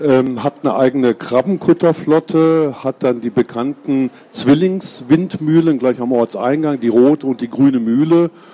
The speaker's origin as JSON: {"language": "German", "town": "Duisburg", "region": "North Rhine-Westphalia", "country": "Germany", "said": "Und ich bin gebürtig, komme ich aus NRW."}